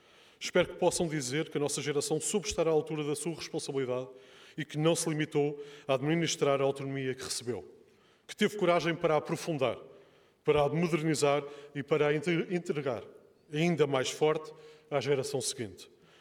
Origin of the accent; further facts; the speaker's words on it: Azores, Portugal; Somos profundamente açorianos e somos portugueses.